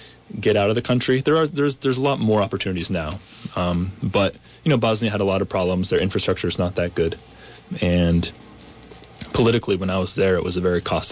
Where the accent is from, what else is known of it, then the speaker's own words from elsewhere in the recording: Hyde Park, Vermont, United States; a fifth generation Vermonter. We've lived in Hyde Park on the same dairy farm for five generations now. I grew up in Hyde Park.